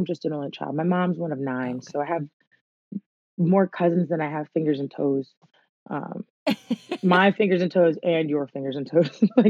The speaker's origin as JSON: {"language": "English", "region": "Maryland", "country": "United States", "tie": "born or raised there", "said": "So I'm barred in Maryland, which is my home state."}